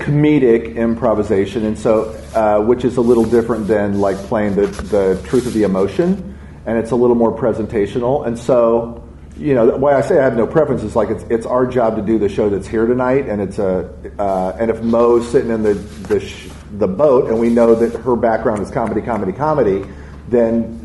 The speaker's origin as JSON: {"language": "English", "region": "Indiana", "country": "United States", "said": "And we're both from Indiana, so we can both speak to it."}